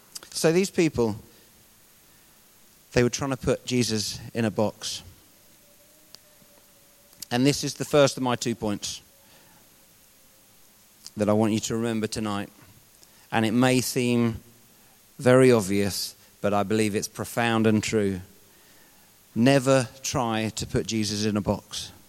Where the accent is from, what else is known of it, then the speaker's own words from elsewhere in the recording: Twickenham, London, United Kingdom; I grew up in West London, and until I moved here 3.5 years ago, I'd only moved once in my life, which was when I got married.